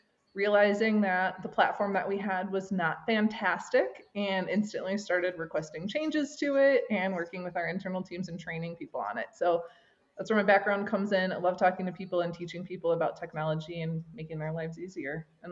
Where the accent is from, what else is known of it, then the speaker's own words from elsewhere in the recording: Wisconsin, United States; Oh, well, speaking of, I will say I was born and raised in Wisconsin. So shout out to the Midwest.